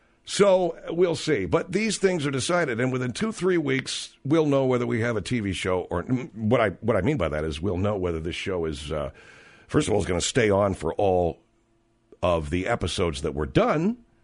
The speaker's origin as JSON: {"language": "English", "region": "California", "country": "United States", "said": "I'm going to resist the temptation to think as a Californian, this is a more important thing, folks."}